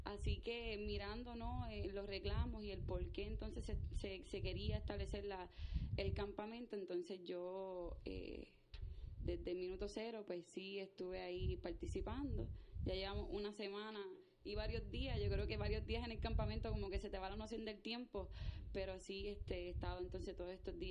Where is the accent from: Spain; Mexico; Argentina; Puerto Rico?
Puerto Rico; Villalba; Soy mujer, boricua, activista, feminista y original del pueblo de Villalba.